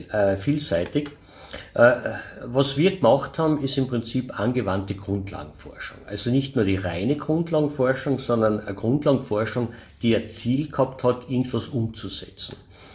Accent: Klagenfurt, Carinthia, Austria; also man wird es wahrscheinlich am Dialekt hören, ich bin Kärntner. Bin in Klagenfurt zur Schule gegangen, also Volksschule, Hauptschule, dann HTL, Maschinenbau.

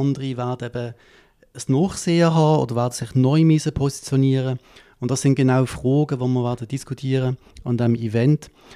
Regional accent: Münchenstein, Basel-Landschaft, Switzerland; also born or lived in Zürich; ich komme von Basel, das heisst, ich bin in Basel geboren. Ich bin in Münchenstein aufgewachsen, habe hier das Gym gemacht in Münchenstein

